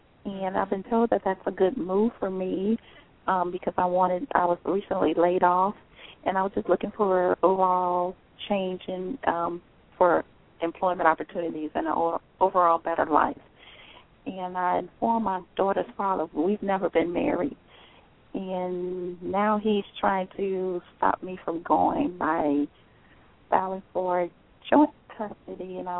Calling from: Calumet City, Illinois, United States; I'm calling from Calumet City, Illinois.

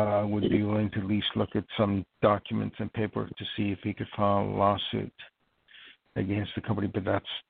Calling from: New York, United States; I'm calling from New York.

